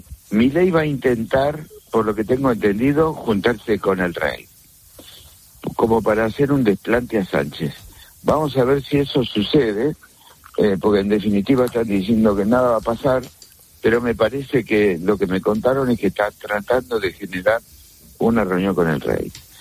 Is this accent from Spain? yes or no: yes; Spain; now in Argentina; Somos muchos españoles acá en la Argentina